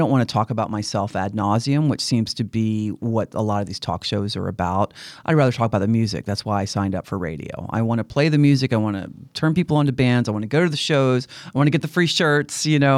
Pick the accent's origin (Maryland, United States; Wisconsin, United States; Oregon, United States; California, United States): Maryland, United States; Laurel; because I'm from Maryland, born and raised in Laurel, just outside of Fort Meade.